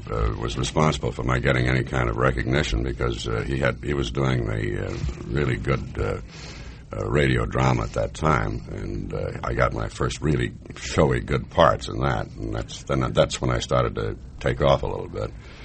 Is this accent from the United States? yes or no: yes; Seattle, Washington, United States; now in San Francisco, United States; Before that, I was in the theater in Seattle, which is my hometown, and then I did radio jobs there because the theater didn't pay us any money